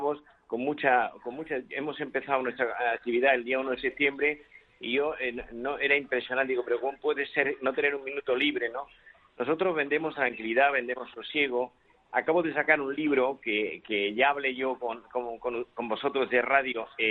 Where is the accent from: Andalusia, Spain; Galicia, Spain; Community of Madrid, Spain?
Andalusia, Spain; Yo soy andaluz y en Andalucía se decía, voy al de los nervios.